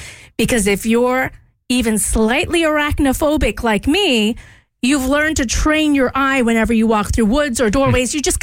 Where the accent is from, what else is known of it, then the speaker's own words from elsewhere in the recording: Georgia, United States; also born or lived in Louisiana; Now, I grew up in Georgia and Louisiana, so I've learned to like live symbiotically or in harmony kind of with the spiders.